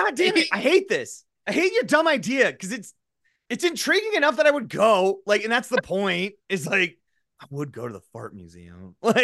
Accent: South Dakota, United States; when I at least say I'm from South Dakota, which usually gets like, oh, wow, and you made it, you got out?

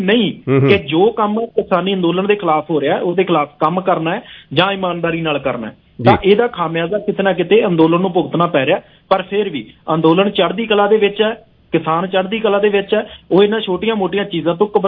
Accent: Punjab, India; ਕਿਉਂਕਿ ਅਸੀਂ ਪੰਜਾਬ ਦੇ ਲੋਕ ਹਾਂ, ਸਰਹੱਦੀ ਸੂਬਾ ਹੈ ਸਾਡਾ

